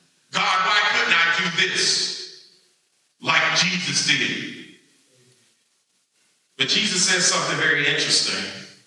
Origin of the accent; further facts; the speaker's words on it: Maryland, United States; because I grew up in Maryland